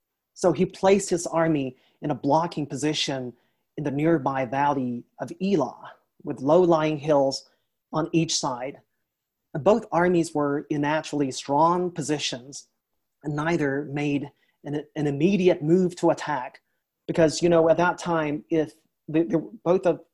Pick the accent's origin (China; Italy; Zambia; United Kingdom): China; now in Blacksburg, United States; And I'm an international student. I'm from China.